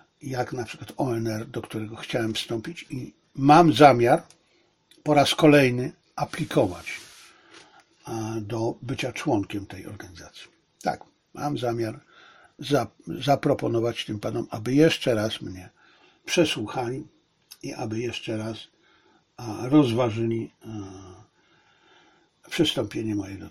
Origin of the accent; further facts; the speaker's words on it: China; Polish is a second language; now in Poland; A to jest na pewno mój dramat też. Jako Chińczyk.